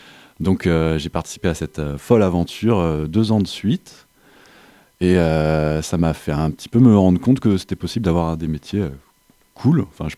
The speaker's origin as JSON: {"language": "French", "region": "Occitanie", "country": "France", "tie": "born or raised there", "said": "je suis né en 1988. J'ai grandi en écoutant la radio. J'ai grandi dans le Lot, dans une zone plutôt rurale."}